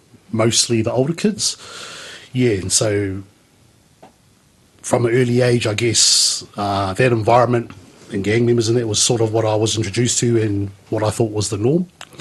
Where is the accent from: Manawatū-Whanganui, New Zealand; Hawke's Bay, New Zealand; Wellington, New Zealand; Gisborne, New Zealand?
Wellington, New Zealand; Petone; also born or lived in Lower Hutt; I was born in Lower Hutt, and my first 9 years of life we spent in Petone.